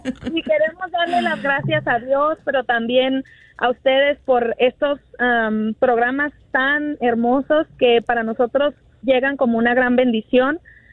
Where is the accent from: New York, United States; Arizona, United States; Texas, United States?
Texas, United States; Midland; Nosotros somos de Midland.